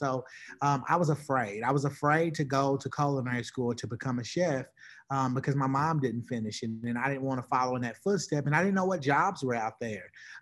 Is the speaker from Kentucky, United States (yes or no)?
yes; Louisville, Kentucky, United States; born there; So I was born in Louisville, Kentucky. Love Louisville.